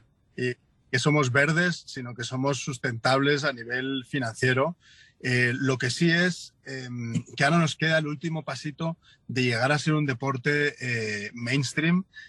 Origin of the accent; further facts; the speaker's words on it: Madrid, Community of Madrid, Spain; He venido unos días a casa, a mi ciudad natal, que es Madrid, a estar con la familia.